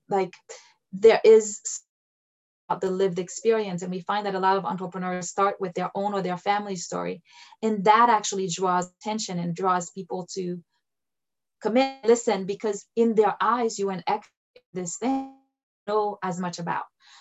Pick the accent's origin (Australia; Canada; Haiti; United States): Haiti; so I grew up in Haiti